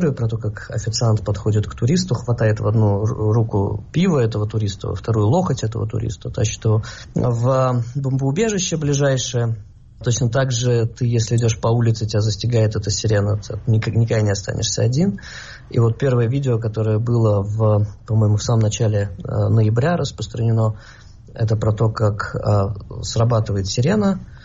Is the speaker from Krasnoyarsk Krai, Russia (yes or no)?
no; Moscow, Russia; now in Israel; Мы из Москвы, мы не привыкли к таким тесным социальным контактам и плотности социальных связей.